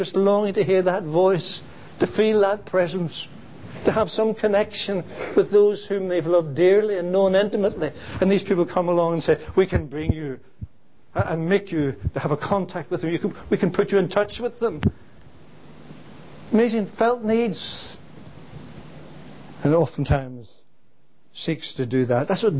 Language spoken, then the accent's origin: English; Belfast, Northern Ireland, United Kingdom; Now, as most of you know, I come from Belfast.